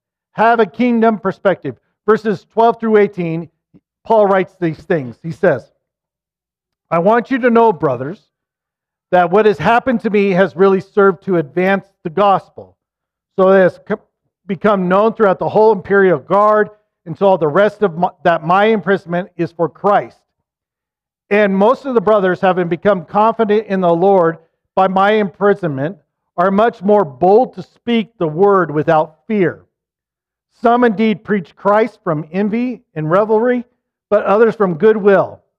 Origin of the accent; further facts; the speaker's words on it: Utah, United States; I grew up in Utah, so I liked watching the Jazz play.